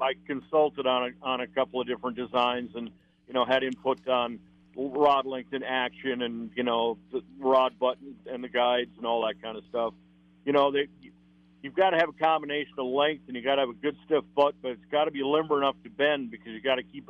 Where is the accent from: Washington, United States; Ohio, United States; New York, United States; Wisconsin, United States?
Wisconsin, United States; La Crosse; born there; Oh, I was born in La Crosse, Wisconsin in the Lombardi era